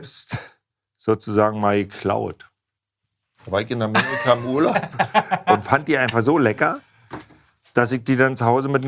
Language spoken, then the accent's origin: German; East Germany, Germany; Ich komme ja aus dem Osten.